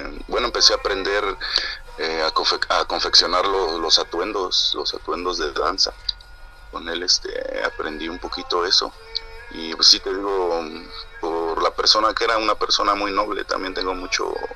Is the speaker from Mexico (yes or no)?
yes; Mexico; porque hay veces que no conocemos eso como mexicanos, o desconocemos esa parte